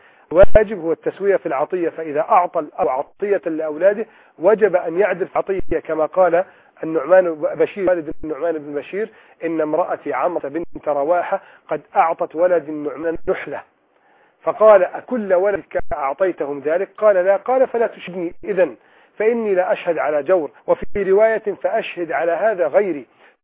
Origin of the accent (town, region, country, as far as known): Egypt